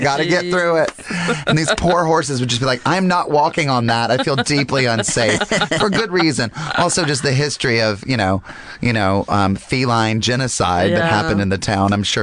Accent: Lincolnton, North Carolina, United States; because I grew up in Lincolnton, and we had Cat Square, we had Pumpkin Center.

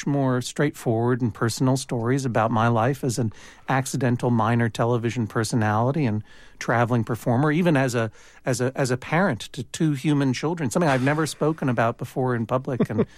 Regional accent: Brookline, Massachusetts, United States; now in Brooklyn, United States; I am in love with Massachusetts. I'm from Brookline. I live in Brooklyn because it was the closest sounding town to Brookline that I could move into.

